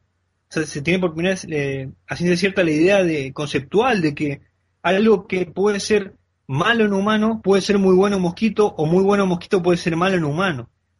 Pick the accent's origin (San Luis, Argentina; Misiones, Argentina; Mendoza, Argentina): Misiones, Argentina; yo soy oriundo de Misiones